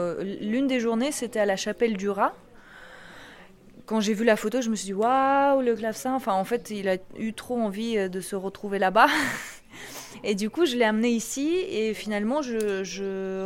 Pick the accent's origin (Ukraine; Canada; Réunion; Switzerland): Ukraine; Kyiv; French is a second language; now in Paris, France; je viens de Kiev, en Ukraine. D'ailleurs, en ukrainien, on dit Kyiv. Kiev, Kyiv. Je viens de Kyiv et ça fait 13 ans que j'habite à Paris.